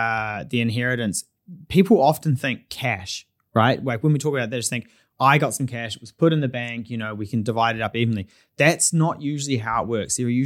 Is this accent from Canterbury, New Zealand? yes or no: no; Red Beach, Auckland, New Zealand; my next door neighbor, when I was growing up in Red Beach